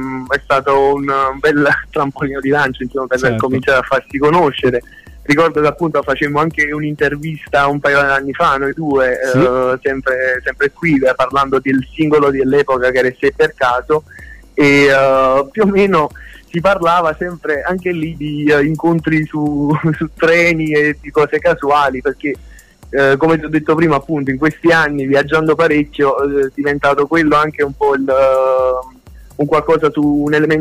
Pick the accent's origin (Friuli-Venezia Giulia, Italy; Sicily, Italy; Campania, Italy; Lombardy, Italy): Campania, Italy; Naples; now in Tortona, Italy; io sono napoletano, però vivo a Tortona, in provincia di Alessandria, ormai da un po' di anni per lavoro